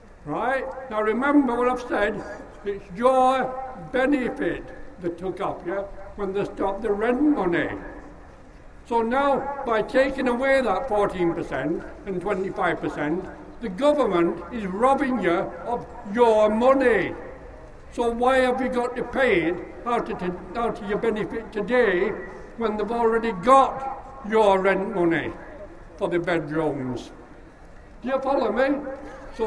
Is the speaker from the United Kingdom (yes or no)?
yes; Sheffield, Yorkshire and the Humber, United Kingdom; Right, I'm from Gleadless Valley.